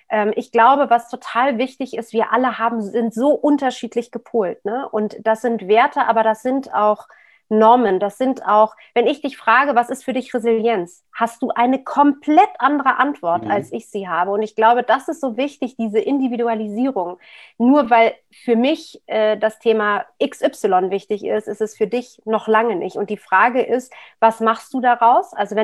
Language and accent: German; Berlin, Germany; born there; Ich bin in West-Berlin geboren, was wie eine Insel damals war. Und ich kenne das Ost-West-Thema